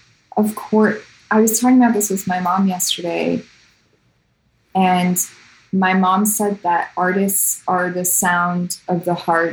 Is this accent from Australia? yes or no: no; Canada; now in Los Angeles, United States; or I went way more into being Iranian and became super Iranian and then rejected being Canadian. But the truth is I'm both. And now I live in LA and there's parts of that in me too.